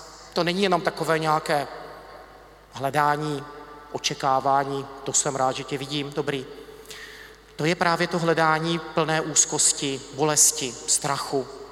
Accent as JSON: {"language": "Czech", "town": "Třebíč", "region": "Vysočina Region", "country": "Czechia", "said": "Pocházím z Třebíče"}